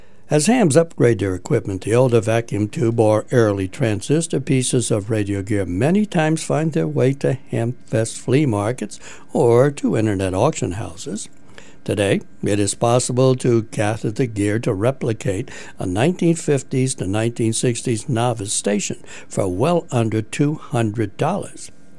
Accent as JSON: {"language": "English", "town": "Palos", "region": "Washington", "country": "United States", "tie": "born or raised there", "said": "one of the local Elmers in my hometown of Palos, Washington."}